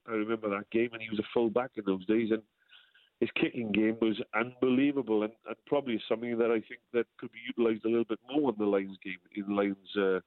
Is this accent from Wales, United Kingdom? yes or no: yes; Wales, United Kingdom; I being a bit old school as a Welshman, I used to give him nicknames.